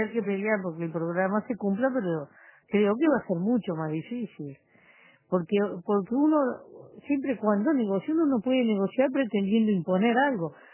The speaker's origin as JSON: {"language": "Spanish", "country": "Uruguay"}